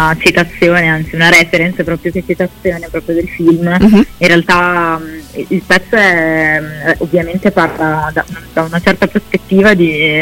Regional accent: Milan, Lombardy, Italy; sono insomma nata a Milano, ho sempre vissuto per la maggior parte del tempo qua

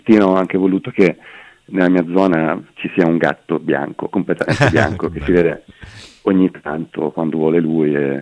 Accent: Fano, Marche, Italy; Sono di Fano.

